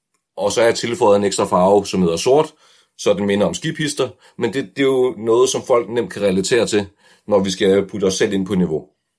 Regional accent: Svendborg, Region of Southern Denmark, Denmark; Jeg er 35 år gammel, og jeg er opvokset i Svendborg på Sydfyn

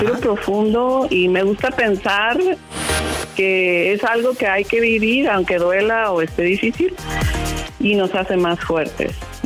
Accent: Sonora, Mexico; now in Tucson, United States; Soy de Sonora. Soy de Sonora y trabajo en bienes raíces.

